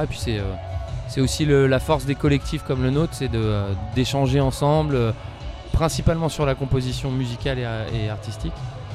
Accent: Rennes, Brittany, France; On vient de Rennes, en Bretagne.

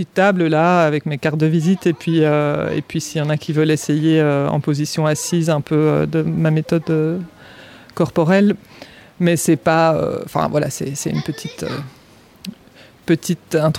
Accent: Brussels, Belgium; moved away as an adult; now in France; Donc moi, je suis belge à la base. J'ai grandi à Bruxelles. Et j'ai eu mes 2 enfants à Bruxelles.

